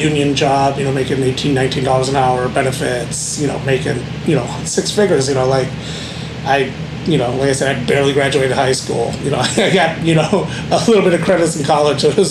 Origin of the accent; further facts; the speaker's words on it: Buffalo, New York, United States; also born or lived in Florida; now in Las Vegas, United States; decided to move to Las Vegas, because when you grow up in Buffalo, you're obsessed with two cities or two states